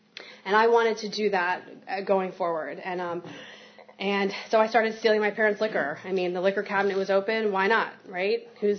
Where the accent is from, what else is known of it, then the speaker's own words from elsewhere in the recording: Potomac, Maryland, United States; So how I got here, I grew up in Potomac, Maryland, which is about an hour and a half from here.